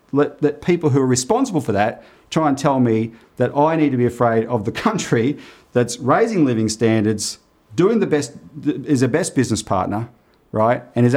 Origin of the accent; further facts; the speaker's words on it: Australia; I reckon as an Australian, I want Australia to have a peaceful role in the world